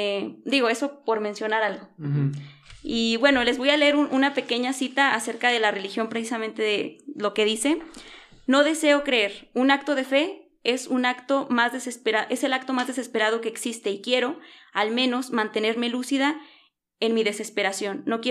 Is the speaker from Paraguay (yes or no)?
no; Monterrey, Nuevo León, Mexico; porque yo soy regia